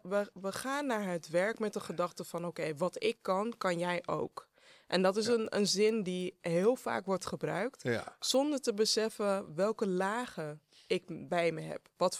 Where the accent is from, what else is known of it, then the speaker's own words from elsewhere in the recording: Netherlands; Ik heb Ghanese roots. Ik ben in Nederland geboren en getogen.